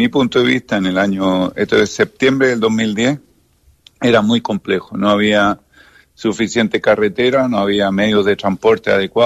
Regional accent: Chile; yo soy chileno, con la mentalidad del latinoamericano

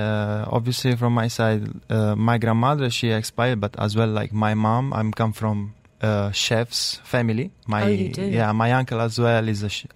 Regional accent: Apulia, Italy; English is a second language; now in Dubai, United Arab Emirates; Yeah, I'm from south of Italy, Puglia

